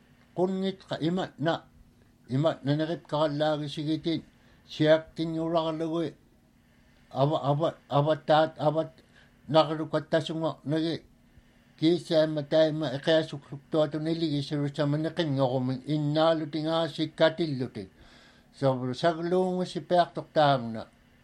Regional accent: Unalakleet, Alaska, United States; first language Inupiat; English is a second language; also born or lived in Ayuk Island; My mother is from Sheerwick, and of course, I was born down in Ayuk Island and then raised up at Unalaklet Creek all my life.

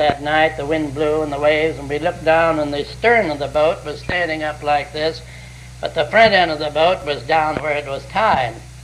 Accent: Snohomish, Washington, United States; born there; I was born in Snohomish, Washington, which was brought out at the monument yesterday, in which I was trying to conceal.

